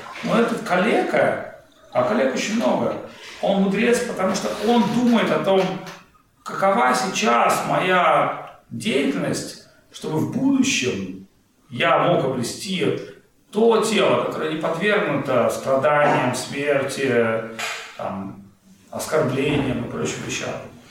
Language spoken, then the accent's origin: Russian; New Jersey, United States; я там типа родился, воспитался в Нью-Джерси.